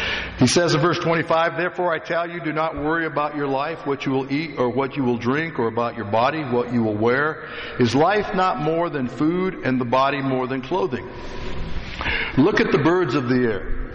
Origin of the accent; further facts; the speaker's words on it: United States; and I'm an American, I'm part of it, right?